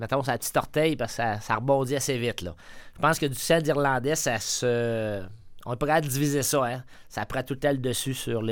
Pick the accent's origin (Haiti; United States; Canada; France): Canada; Saint-Anselme, Quebec; je suis né à Saint-Anselme. C'est, en fin de compte, je suis producteur agricole, la sixième génération. Mes ancêtres sont arrivés chez nous, fait que je suis la sixième génération sur la terre, là.